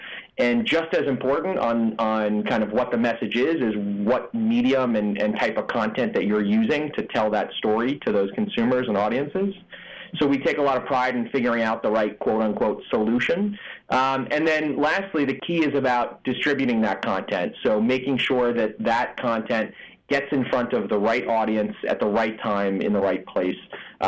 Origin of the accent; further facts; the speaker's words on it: New York City, New York, United States; We actually launched a DJ business in New York City. We grew up here in Manhattan, where we're located today.